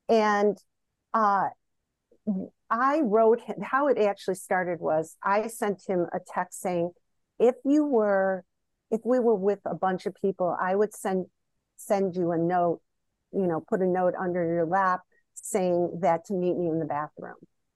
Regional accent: Illinois, United States; now in Detroit, United States; I grew up right outside of Chicago, and Chicago's an amazing city

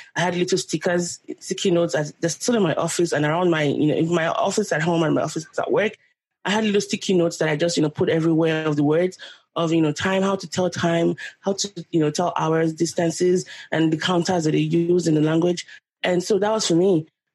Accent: Nigeria; I'm Nigerian. I haven't even learned all of Yoruba words. I don't know how to speak Igbo.

